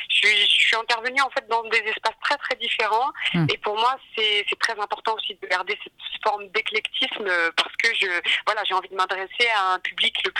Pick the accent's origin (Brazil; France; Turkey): France; born there; Donc moi, par exemple, je suis née en France dans les années 80.